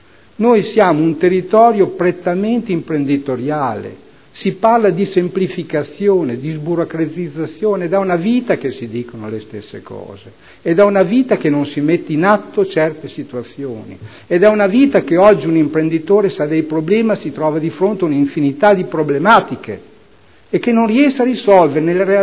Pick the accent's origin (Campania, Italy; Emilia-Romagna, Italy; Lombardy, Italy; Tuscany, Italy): Emilia-Romagna, Italy; Bologna; now in Modena, Italy; Io amo leggere solo perché sono bolognese, 35 anni che abito a Modena, sì.